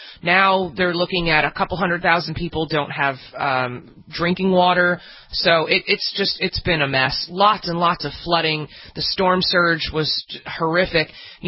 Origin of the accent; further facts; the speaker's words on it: New Jersey, United States; I'm from New Jersey and having lived through Hurricane Sandy